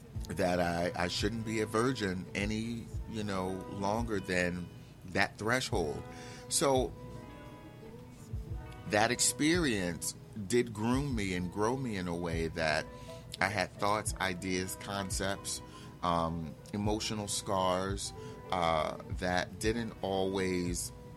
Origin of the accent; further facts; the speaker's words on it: Newark, New Jersey, United States; because we understood, especially where I grew up in Newark, that a fag was not a man.